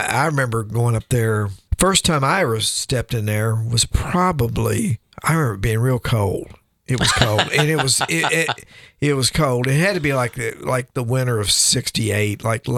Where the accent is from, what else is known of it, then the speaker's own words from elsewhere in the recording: Edmonton, Alberta, Canada; when you're young and you're growing up in Edmonton, myself